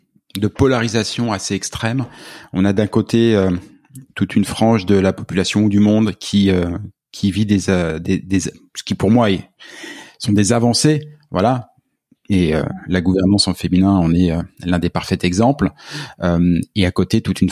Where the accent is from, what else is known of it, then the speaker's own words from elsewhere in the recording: France; puisque je suis français